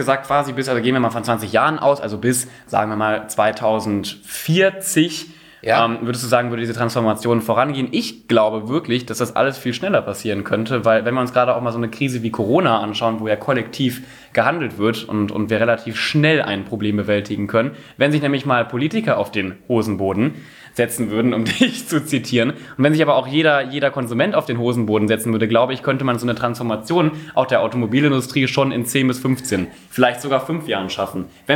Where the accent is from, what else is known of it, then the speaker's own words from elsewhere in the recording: North Rhine-Westphalia, Germany; Ich komme aus dem Ruhrgebiet.